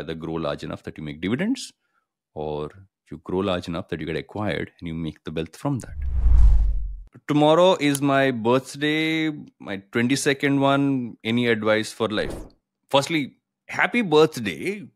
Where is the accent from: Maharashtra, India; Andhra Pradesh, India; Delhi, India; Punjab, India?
Andhra Pradesh, India; I come from Andhra Pradesh.